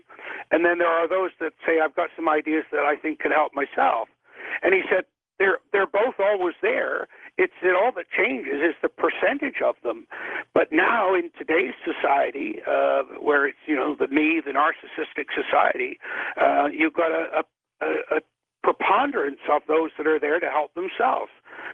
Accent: England, United Kingdom; born there; I was born in England and living in England at the time.

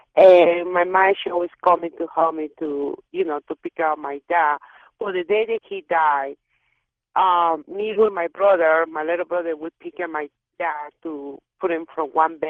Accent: Lima, Peru; now in Salt Lake City, United States; originally I'm from Lima, Peru

